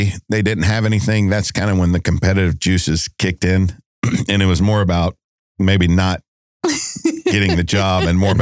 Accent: Atlanta, Georgia, United States; now in Knoxville, United States; And I never thought I'd say that because I was born and raised in Atlanta.

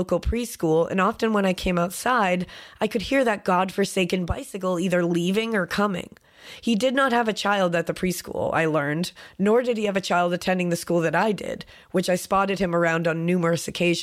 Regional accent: Washington, United States; I have very long hair and a fairly light skin since I'm from Washington and I get sunlight for like 3 days a year.

